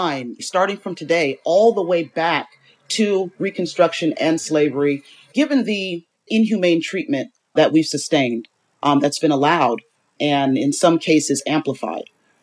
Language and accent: English; California, United States; now in Los Angeles, United States; I'm from the Bay Area, but I currently reside in Los Angeles